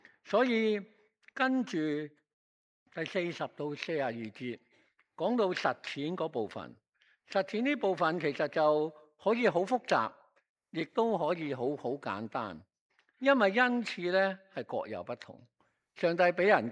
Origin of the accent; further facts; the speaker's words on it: Chaozhou, Guangdong, China; 特别我是潮州人，我是潮州人呢